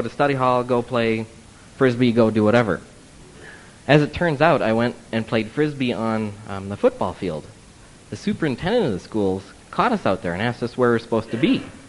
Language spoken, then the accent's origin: English; Minnesota, United States; I'm from Minnesota.